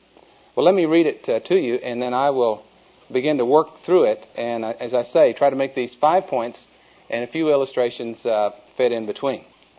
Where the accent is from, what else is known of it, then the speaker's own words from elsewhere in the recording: Oklahoma, United States; accent: Oklahoma; And if my Oklahoma accent bothers you or my Singapore accent bothers you, please raise your hand